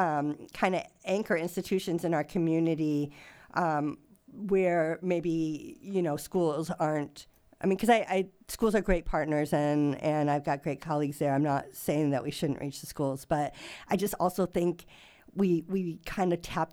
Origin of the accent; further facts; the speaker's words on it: California, United States; so I am from South Orange County